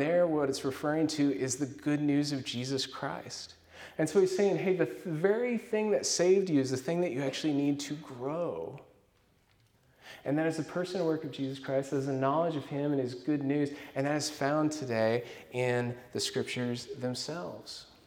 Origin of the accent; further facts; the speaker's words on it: Sulphur, Oklahoma, United States; I'm from Sulphur, Oklahoma. Many of you guys know that. It's a small town. Most of my friends growing up, they were hunters.